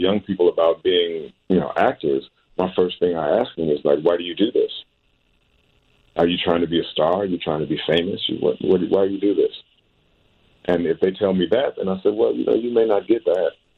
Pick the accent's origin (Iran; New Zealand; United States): United States; Chicago, Illinois; Well, as a young person, I lived in the projects. LeClaire Courts, which was Southwest Side, right by Cicero.